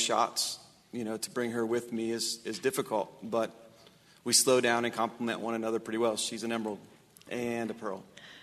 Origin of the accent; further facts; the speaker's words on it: Indiana, United States; now in Portland, United States; No, Indiana.